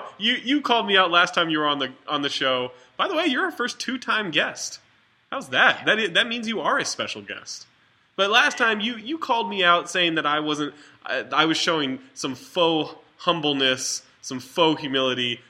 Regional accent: California, United States; I grew up in Northern California, and my sister lived in San Francisco for quite a while

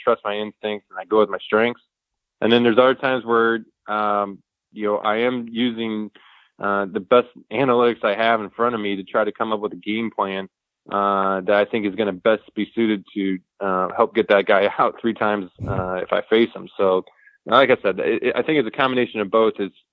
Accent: St. Louis, Missouri, United States; You know, I grew up in St. Louis, and the Rams, you know, that's when they came into town, and they were really bad for a long time

